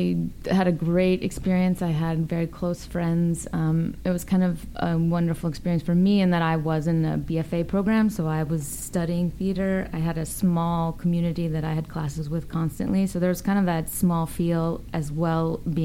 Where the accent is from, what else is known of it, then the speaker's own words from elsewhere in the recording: Fremont, California, United States; There's suburbs. I'm from Fremont.